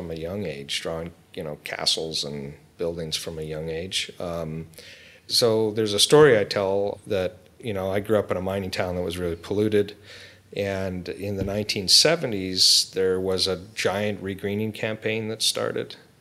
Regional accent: Canada; I'm Canadian, and I had both my grandmother, but several of my mother's sisters

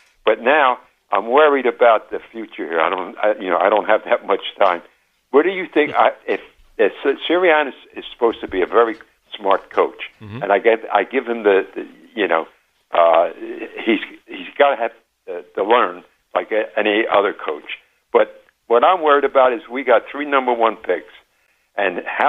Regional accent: Philadelphia, Pennsylvania, United States; now in Florida, United States; I was born and raised in South Philly. I live in Florida now.

